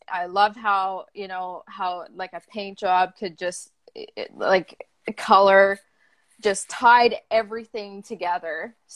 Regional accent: Vancouver, British Columbia, Canada; I am from Vancouver, BC, Canada. I've lived here all my life

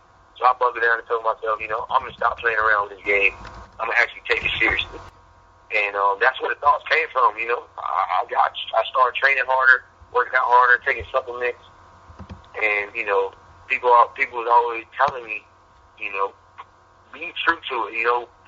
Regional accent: Fort Lauderdale, Florida, United States; we're from Fort Lauderdale, Florida. We can actually do this.

